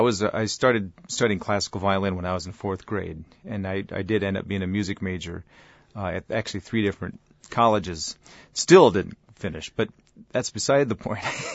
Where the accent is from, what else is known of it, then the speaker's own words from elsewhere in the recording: Rockford, Illinois, United States; was also the orchestra director at the high school that I would attend down in Rockford, Illinois, my hometown.